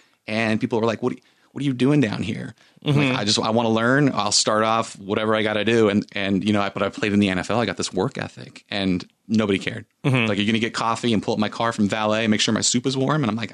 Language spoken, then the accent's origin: English; Santa Barbara, California, United States; So I've been a California boy through and through.